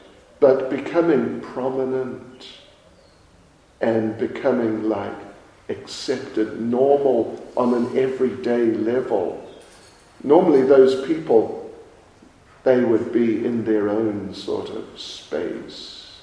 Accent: New Zealand; look, you know, I'm from New Zealand.

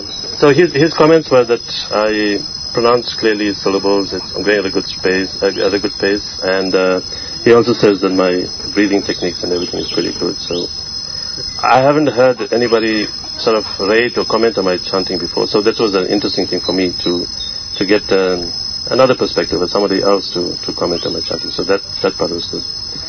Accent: Cape Town, Western Cape, South Africa; I'm from Cape Town.

